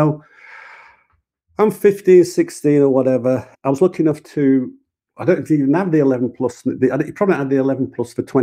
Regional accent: Yorkshire and the Humber, United Kingdom; I grew up in Yorkshire, although my dad was a Scouser. And my mom was from Sunderland.

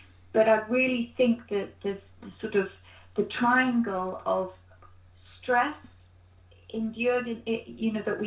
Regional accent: St Leonards, South East England, United Kingdom; So I'm British. I spent the first 12, 13 years of my life in Sussex, St. Leonard's

